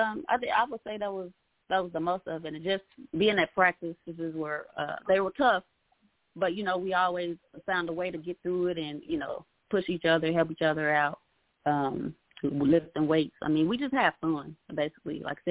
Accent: Gary, Indiana, United States; Well, I'm born and raised in Gary, Indiana, so, you know, we're close to Chicago.

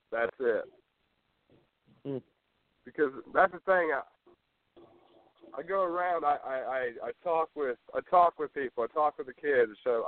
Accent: Shelbyville, United States; It's my hometown, too. I'm not the only one out there. This is my hometown, too. I'm pushing it for ninth. I'm doing everything I can to represent Shelbyville.

